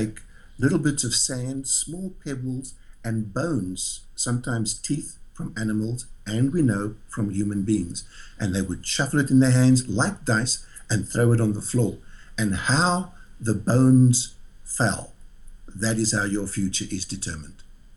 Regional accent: Cape Town, Western Cape, South Africa; And when I left Johannesburg after my army training was finished, I went back to Cape Town, my hometown.

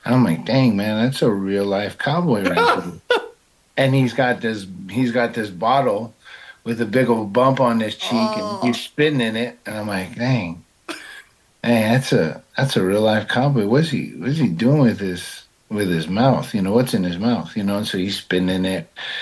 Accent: Vallejo, California, United States; And he looks me up and down because, I mean, I'm from Vallejo, right?

